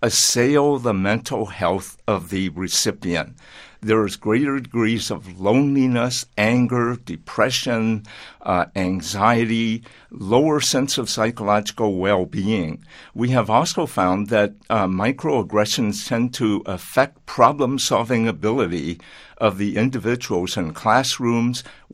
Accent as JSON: {"language": "English", "town": "Portland", "region": "Oregon", "country": "United States", "tie": "born there", "said": "I was born in Portland, Oregon"}